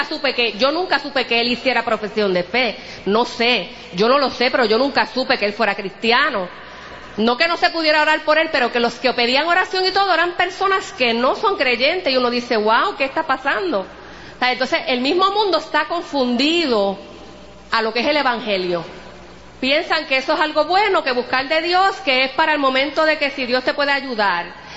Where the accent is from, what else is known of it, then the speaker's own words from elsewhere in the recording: Puerto Rico; hablando de nosotros como puertorriqueños, que utilizamos mucho el ay bendito. El ay bendito puertorriqueño